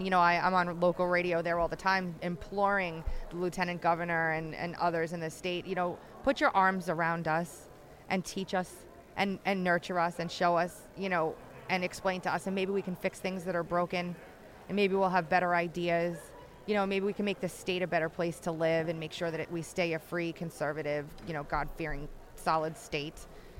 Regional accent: South Carolina, United States; I am from South Carolina, and it has rained every day for the past month.

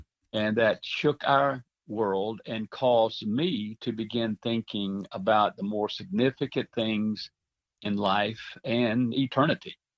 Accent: Florida, United States; also born or lived in Columbia County; Mike, I'm a native Floridian, would you believe?

